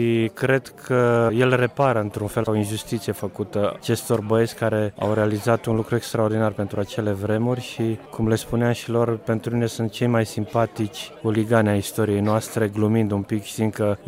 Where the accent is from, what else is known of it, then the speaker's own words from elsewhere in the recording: Brașov, Brașov County, Romania; Eu ca brașovean aștept acest film de 30 de ani